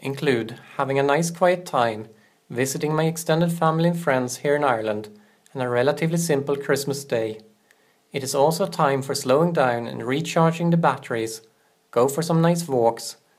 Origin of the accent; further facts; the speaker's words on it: Sweden; Growing up in Sweden, it is very dark and cold this time of year.